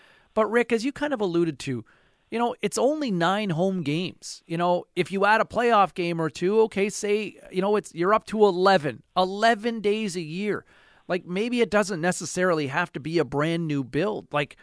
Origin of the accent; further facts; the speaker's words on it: Ottawa, Ontario, Canada; I grew up in Ottawa originally